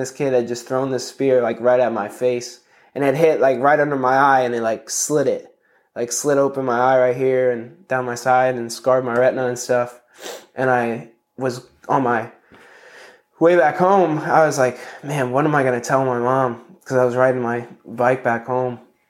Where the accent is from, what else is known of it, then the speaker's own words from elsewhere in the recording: Bethalto, Illinois, United States; also born or lived in Alton; I was born in Alton, Illinois, but Bethalto is where I grew up.